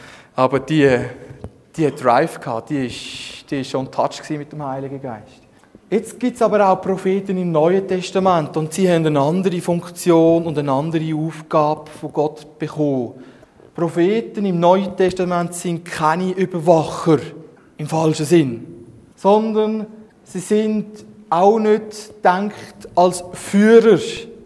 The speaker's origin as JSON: {"language": "German", "country": "Switzerland", "said": "Das wollen wir ja nicht als Schweizer, oder?"}